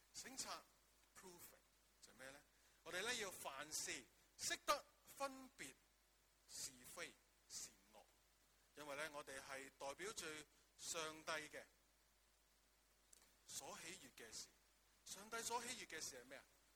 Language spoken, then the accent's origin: Chinese; China; 对于我们中国人所说，我们星期都每一天都要做什么？每日三省吾身